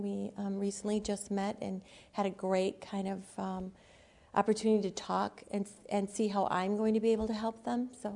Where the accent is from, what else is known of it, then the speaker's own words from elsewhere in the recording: Milwaukee, Wisconsin, United States; Milwaukee. I was born and raised in Milwaukee.